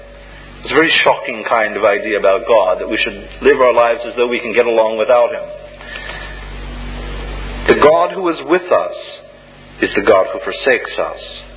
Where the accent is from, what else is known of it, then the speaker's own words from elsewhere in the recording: United States; Not as an American who wanted everything to make sense.